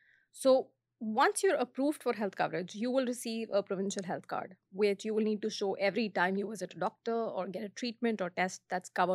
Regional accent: India; now in Canada; Another major difference that I noticed compared to my home country, India, is that in Canada, you can't go directly to a specialist doctor.

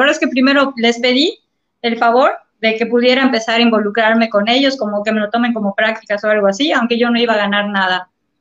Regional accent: Yucatán, Mexico; yo yucateca de corazón, estoy muy agradecida por la vida de haber nacido en este país, en esta ciudad, en este municipio tan hermoso, a pesar de que nos castiguen con el calor terrible que tenemos.

